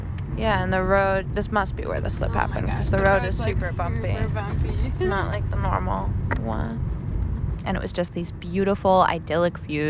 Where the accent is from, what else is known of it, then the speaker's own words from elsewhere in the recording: New York, United States; I grew up in New York, and I don't know much about California.